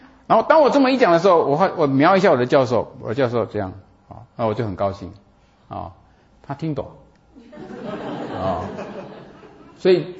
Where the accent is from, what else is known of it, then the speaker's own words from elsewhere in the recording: Taiwan; 我这个从台湾来的人，从来没有一次吃三个 hamburger 的